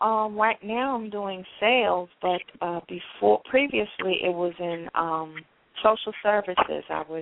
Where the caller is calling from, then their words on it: New York, United States; I'm calling from New York.